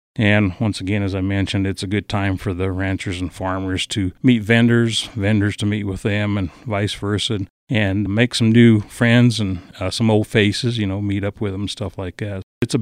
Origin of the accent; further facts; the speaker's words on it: Monte Vista, Colorado, United States; Well, actually, I'm originally from here in Monte Vista. Born, raised here all my life, so I've been around a long time.